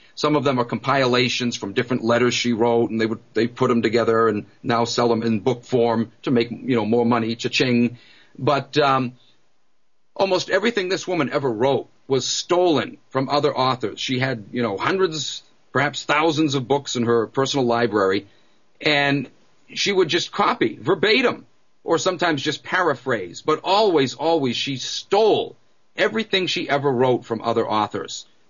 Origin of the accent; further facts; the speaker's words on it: New England, United States; accent: New England; There I go with my New England accent, putting R's where they don't belong and dropping them where they do.